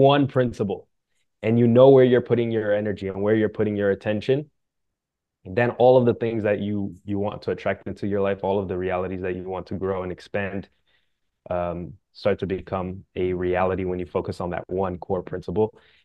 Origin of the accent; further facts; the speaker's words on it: Miami, Florida, United States; also born or lived in Brazil; I was born in Brazil, grew up in Miami, and now I write books for a living